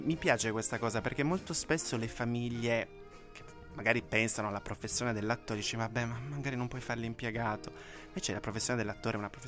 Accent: Turin, Piedmont, Italy; un torinese doc come noi

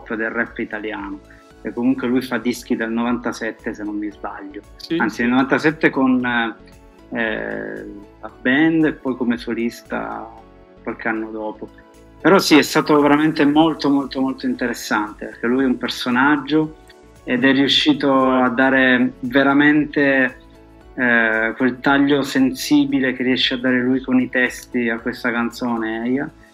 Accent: Turin, Piedmont, Italy; now in Palermo, Italy; tornare in Italia, quindi a Torino, nella mia città d'origine, dove sono nato.

